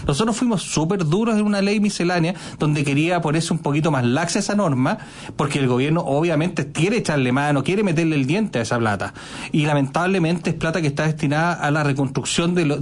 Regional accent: Chile; hicimos como chilenos y como Estado y como nación un sacrificio en cuanto a tener recursos rápidos para poder reconstruir

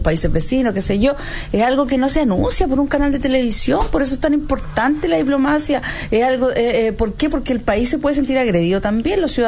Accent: Chile; para que nosotros como chilenos pudiéramos hacer justicia

